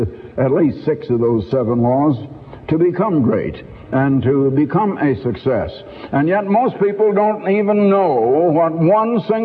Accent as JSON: {"language": "English", "region": "Iowa", "country": "United States", "tie": "born or raised there", "said": "I was born and raised in Iowa, which we Iowans, we Hawkeyes, used to like to claim was the most American state of all the states."}